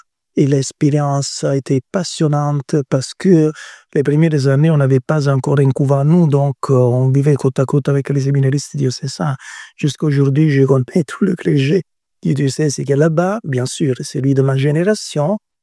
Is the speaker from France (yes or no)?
no; Italy; French is a second language; Et parce que je suis italien.